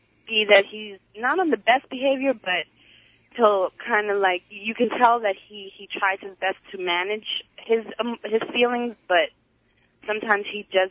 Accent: Queens, New York, United States; First of all … from Queens.

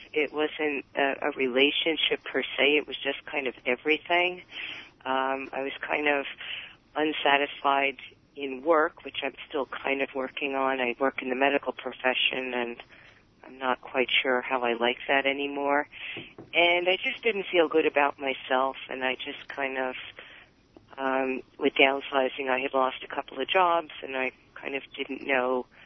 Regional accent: New Jersey, United States; I'm from New Jersey.

